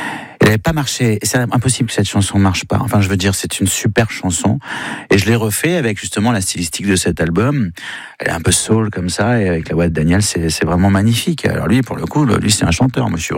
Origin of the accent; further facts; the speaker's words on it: Spain; je suis espagnol aussi, je suis franco-espagnol, j'ai deux passeports.